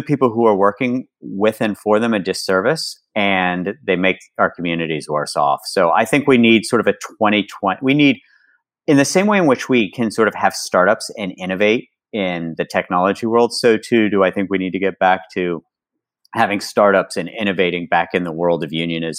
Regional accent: West Virginia, United States; so when I was in West Virginia, I was growing up in West Virginia, I worked on a beer truck.

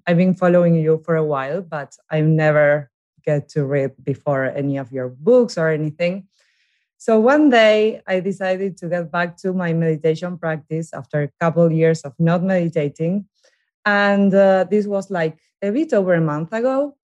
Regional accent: Buenos Aires, Argentina; now in New York, United States; I'm from Argentina.

